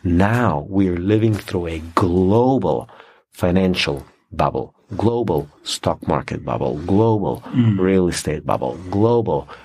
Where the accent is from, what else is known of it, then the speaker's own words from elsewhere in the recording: Bulgaria; English is a second language; I've been calculating in my home country, Bulgaria